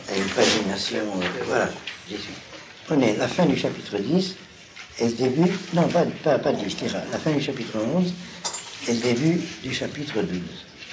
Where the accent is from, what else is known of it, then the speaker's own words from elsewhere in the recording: Algeria; born there; moi, ma patrie, c'était pas la France, c'était l'Algérie, puisque je suis né en Algérie.